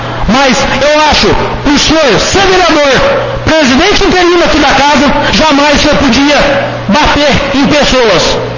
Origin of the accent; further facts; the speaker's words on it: Jataizinho, Paraná, Brazil; Eu nasci em Jatezinho, estou crescendo em Jatezinho, sou político aqui em Jatezinho. Eu tenho que preservar minha cidade onde que eu moro.